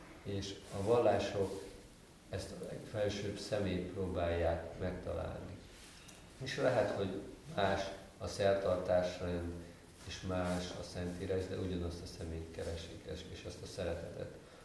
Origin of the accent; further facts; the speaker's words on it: Hungary; moved away; És mi nőttünk fel Magyarországon, főleg amikor én voltam fiatal, akkor az még a kommunizmusban volt.